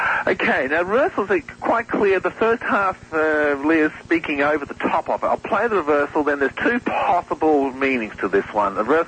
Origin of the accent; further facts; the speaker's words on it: Australia; accent: Australian; There's my Aussie accent.